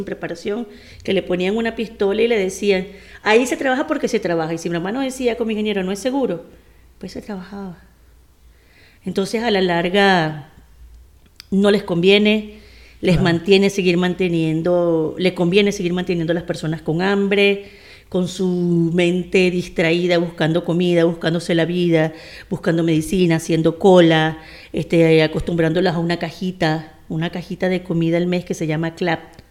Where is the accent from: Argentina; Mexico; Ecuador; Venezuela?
Venezuela; now in Spain; Las personas que venimos de Venezuela a España, no es como dicen que somos unos pijos, pero sí tenemos un poquito más de recursos